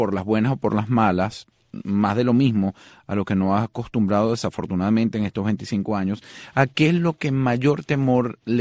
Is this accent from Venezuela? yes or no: yes; Venezuela; Perspectivas que tenemos nosotros como venezolanos, analistas, expertos